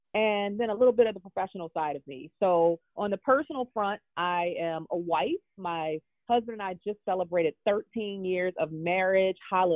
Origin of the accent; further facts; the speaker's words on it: Baltimore, Maryland, United States; So I was raised in Baltimore, Maryland, and literally a housing project. And it was called Lafayette Project.